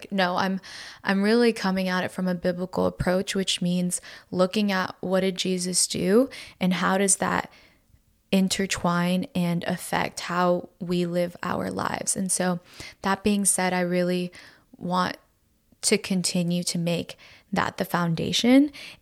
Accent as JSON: {"language": "English", "region": "Florida", "country": "United States", "tie": "born or raised there", "said": "They immigrated here in 1999 from Colombia. So I grew up in Florida and now live here in Tennessee."}